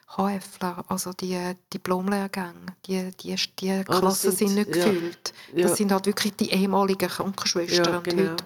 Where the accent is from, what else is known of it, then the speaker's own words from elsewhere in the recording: Urdorf, Zurich, Switzerland; aufgewachsen bin ich ja in Urdorf. In einer grossen Familie. Ich habe vier Geschwister.